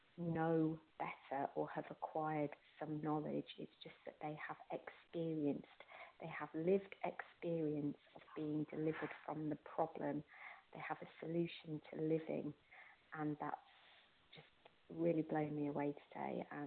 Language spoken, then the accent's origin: English; United Kingdom; I'm a recovered compulsive eater, and from the UK.